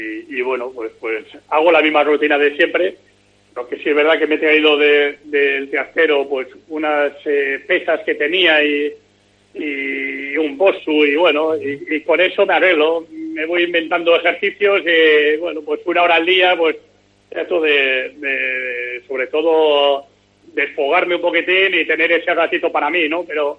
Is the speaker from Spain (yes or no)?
yes; Spain; se está demostrando cómo somos el pueblo español.